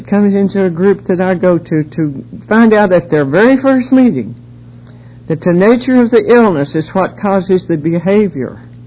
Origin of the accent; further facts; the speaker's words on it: North Carolina, United States; accent: hillbilly; I'm a Texan by marriage, but I'm a hillbilly. I grew up in the hills of North Carolina, and hillbillies don't like to be obliged.